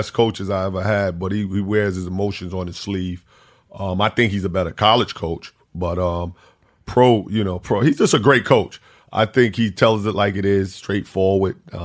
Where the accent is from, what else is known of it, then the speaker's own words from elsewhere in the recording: New York, United States; But I'm from New York. I was tough-skinned.